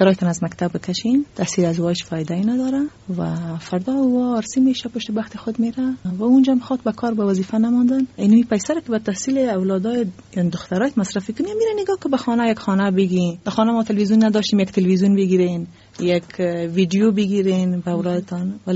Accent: Afghanistan; خواب کراته را ماندم و بعد از افغانستان آمدیم

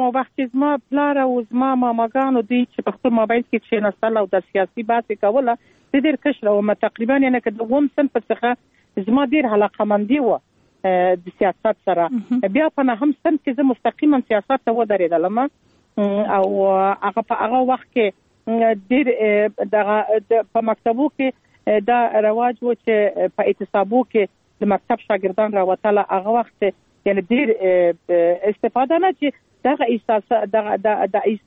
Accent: Kandahar, Afghanistan; born there

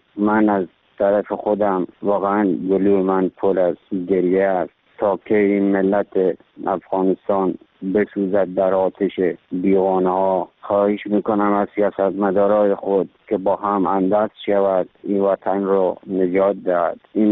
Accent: Iran; من 25 سال در ایران زندگی کردم، بزرگ شده ایرانم.

